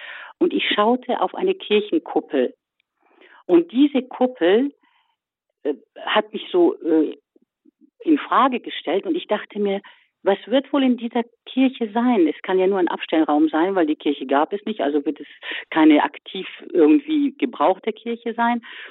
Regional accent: Starnberg, Bavaria, Germany; born there; zurückgezogen an dem Ort, wo ich geboren bin, und nämlich nach München. Das heißt, ich bin in Starnberg geboren

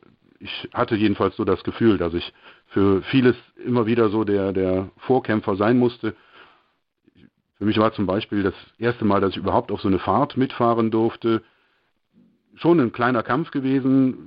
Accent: Eilendorf, North Rhine-Westphalia, Germany; Ich bin Baujahr 1970 und bin getauft und aufgewachsen in Eilendorf. Eilendorf ist ein kleiner Vorort von Aachen.

